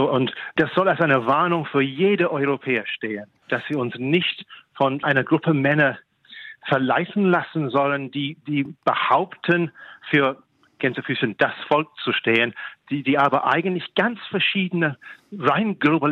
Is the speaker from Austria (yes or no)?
no; England, United Kingdom; German is a second language; Ich als Engländer darf das sagen.